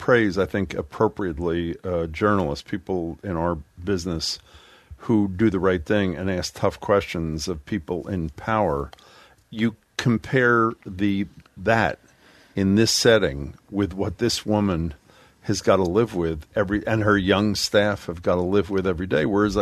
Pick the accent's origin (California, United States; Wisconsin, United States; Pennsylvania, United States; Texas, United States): Pennsylvania, United States; Philadelphia; because I'm from Philadelphia, not far away.